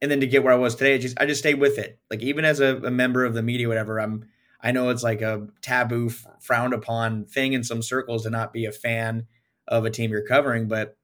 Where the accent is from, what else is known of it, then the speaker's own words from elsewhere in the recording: Yuba City, California, United States; Man, I grew up in Yuba City, so just, you know, down the road a little bit